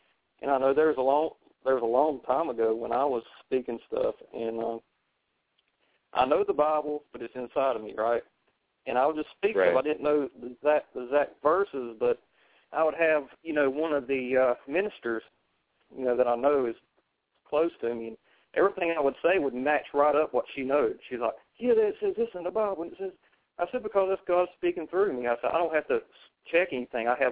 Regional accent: the South, United States; Now, I'm from the South. I put things redneck way. You know, hot top of redneck like talking.

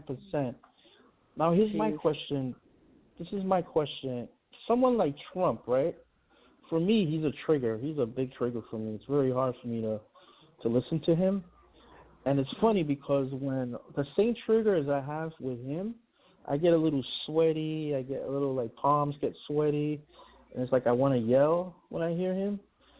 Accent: Puerto Rico; And how they treated me as a Puerto Rican at the time, Boricua, you know.

